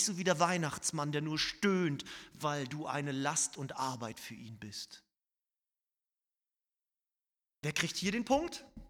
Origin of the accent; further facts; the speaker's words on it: Northern Germany, Germany; ich komme aus dem Norden, da reden wir nicht um heißen Brei